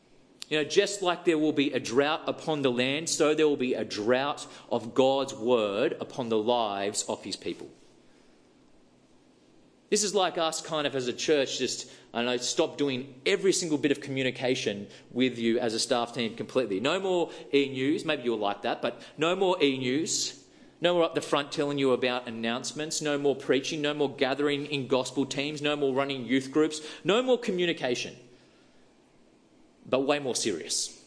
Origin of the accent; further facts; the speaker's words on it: Australia; But we're Australian, so we're too polite or too apathetic to do something like that.